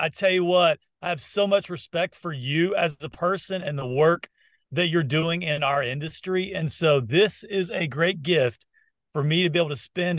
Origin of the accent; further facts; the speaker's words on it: Alabama, United States; So I grew up in Alabama and was a fan of the Crimson Tide.